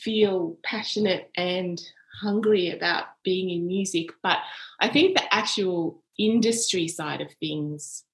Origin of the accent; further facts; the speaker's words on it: Melbourne, Victoria, Australia; I grew up in Melbourne and we used to drive up every holiday to Sydney to see family